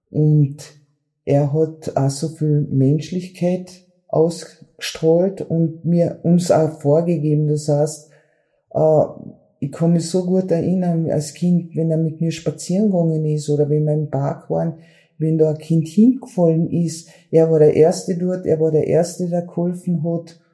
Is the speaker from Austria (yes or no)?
yes; Villach, Carinthia, Austria; Ich bin geboren in Villach, habe auch in Villach meine Kindheit verbracht, bin das jüngste von vier Kindern